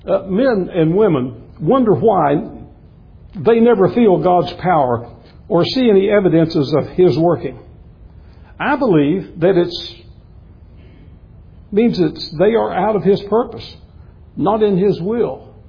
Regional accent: West Virginia, United States; B.R. Lakin, a man who grew up not far from where I was raised in West Virginia.

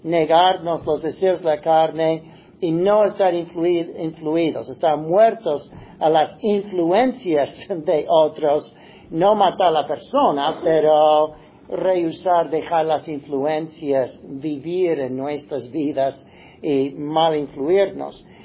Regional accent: Ohio, United States; me encantaba siempre ir a Ohio para estar con mi familia, en mi tierra, puedo decir

